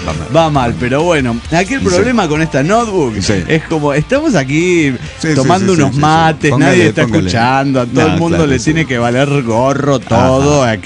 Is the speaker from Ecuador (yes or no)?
no; Argentina; soy argentino, le dije, te firmo, te vas.